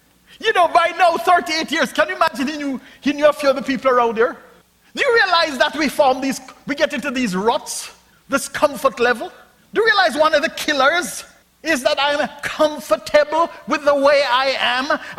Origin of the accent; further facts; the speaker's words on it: Jamaica; By the way, you know I come from Jamaica. The government wasn't doing nothing for us.